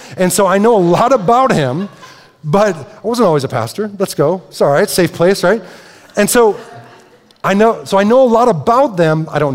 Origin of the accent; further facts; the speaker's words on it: Detroit, Michigan, United States; I'm from Detroit. Watched every game.